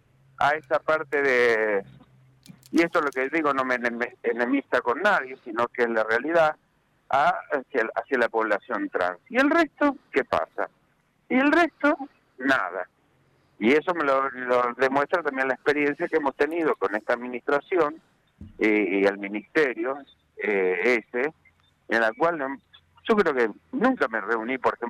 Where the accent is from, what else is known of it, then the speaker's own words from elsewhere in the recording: Rosario, Santa Fe, Argentina; Nosotros rosarinos, no somos rosarinos, pues somos santafesinos, fundamentalmente.